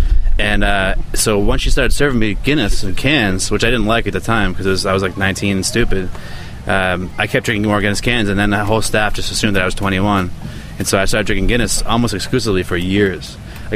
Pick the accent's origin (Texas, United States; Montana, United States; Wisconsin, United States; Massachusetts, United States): Massachusetts, United States; Everett; also born or lived in Medford / Malden / Revere / Ipswich; Everett, Medford, Malden, Revere, Ipswich.